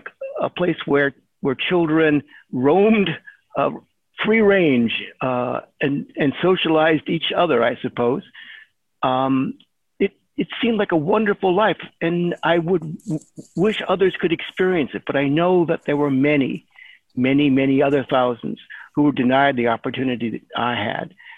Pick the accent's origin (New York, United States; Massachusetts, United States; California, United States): California, United States; Lakewood; growing up in Lakewood, I was conscious that the city had been sold to the hopeful thousands who moved there as being something bright and shiny and modern and pointed like a rocket into the future.